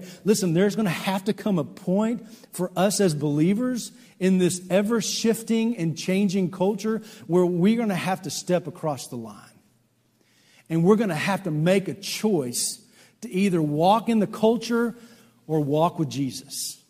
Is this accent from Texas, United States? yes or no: yes; Texas, United States; but for me, I'm a Texan, it's all true.